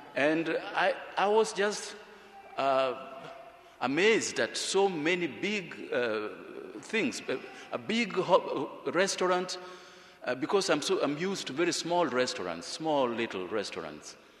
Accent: Kenya; English is a second language; I come from Kenya, and I like to share with you first my experience arriving in your country for the first time.

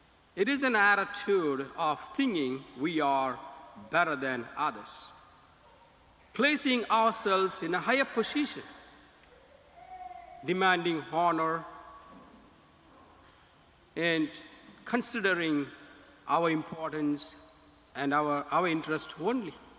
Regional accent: India; English is a second language; now in New York, United States; from India, and currently I'm serving in the Archdiocese of New York

